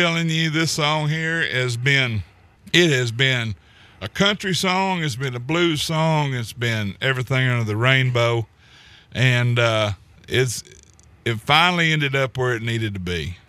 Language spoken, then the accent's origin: English; Oklahoma, United States; I talk about, you know, just growing up in Western Oklahoma.